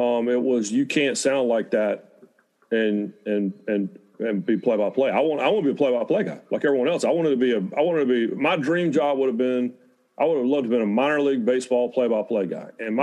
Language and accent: English; Rockingham, North Carolina, United States; born there; I was born in Rockingham, North Carolina.